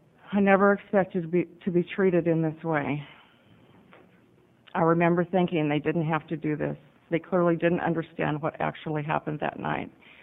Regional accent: Oregon, United States; I am from Lane County.

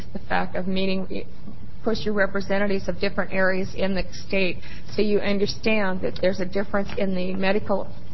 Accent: St. Helens, Oregon, United States; I am from St. Helens, Oregon

